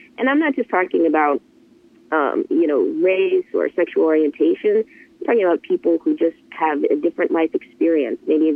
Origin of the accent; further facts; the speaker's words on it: Miami, Florida, United States; now in Seattle, United States; Seattle, and I've been here for 14 years now, but I am from Miami and I was born in kind of a minority inner city part of Miami.